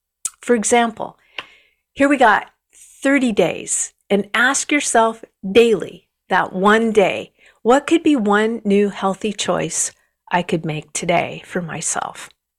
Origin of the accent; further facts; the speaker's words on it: United States; I grew up in the United States. My mom would come down and go, "Rise and shine … " My bedroom was downstairs.